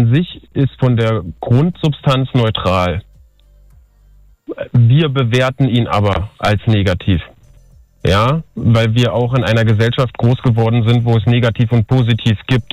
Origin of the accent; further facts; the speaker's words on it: Berlin, Germany; Also ich bin auch echter Berliner und bin hier aufgewachsen